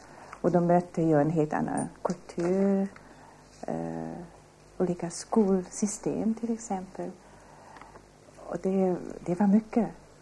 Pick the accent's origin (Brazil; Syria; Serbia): Brazil; also born or lived in Heidelberg, Germany; now in Sweden; Min far var tysk och min mor är protestantiska. Så när jag var 2 år så flyttade mina föräldrar till Brasilien.